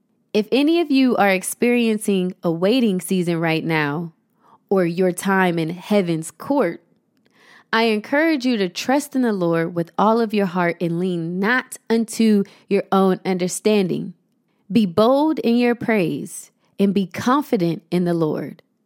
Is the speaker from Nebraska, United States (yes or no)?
no; Ohio, United States; I was on the plane to my hometown, Ohio